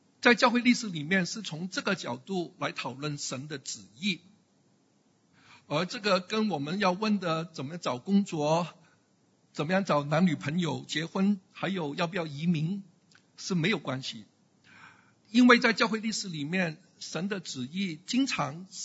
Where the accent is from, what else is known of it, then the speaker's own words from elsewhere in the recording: Guangdong, China; 我们广东人煮菜最喜欢加盐加醋